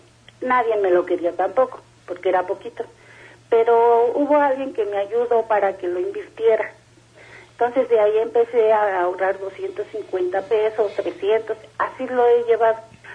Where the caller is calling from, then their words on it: Ecatepec, State of Mexico, Mexico; Hablo de aquí de Catepec, de Fuentes de Aragón.